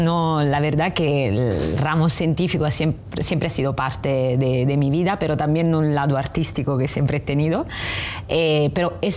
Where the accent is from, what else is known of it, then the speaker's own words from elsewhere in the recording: Southern Italy, Italy; Spanish is a second language; moved away as an adult; also born or lived in Rome; Yo soy de un, vengo no de Italia, como se notará de mi acento, y soy bastante del sur de Italia.